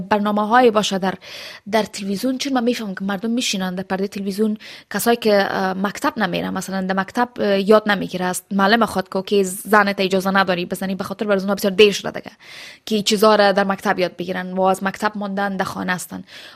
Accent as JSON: {"language": "Persian", "country": "Afghanistan", "moved": "yes", "said": "ما همیشه از افغانستان آمدیم منفی بودیم، از اینجا پول بردیم در افغانستان مصرف کردیم"}